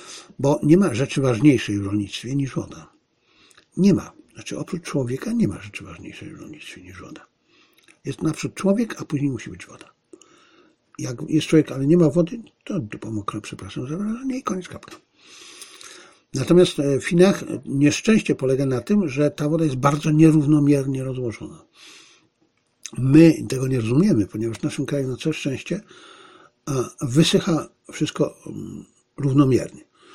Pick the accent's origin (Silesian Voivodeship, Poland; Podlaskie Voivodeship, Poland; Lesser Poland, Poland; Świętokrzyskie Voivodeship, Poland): Lesser Poland, Poland; Bielcza; ja pamiętam w mojej wsi, mówiłem o Bielczy, mojej ukochanej wsi Bielca w powiecie tarnowskim, nie wiem, co teraz to powie, Tarnów czy jakieś inne, ale w okolicach Tarnowa, w Galicji.